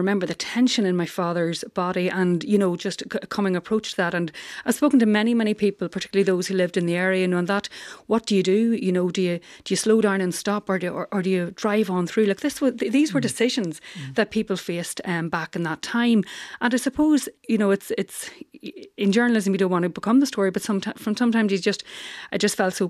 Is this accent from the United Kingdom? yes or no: yes; Newry, Northern Ireland, United Kingdom; So I grew up in Newry. So my mommy's from Dundalk. My dad is from Newry.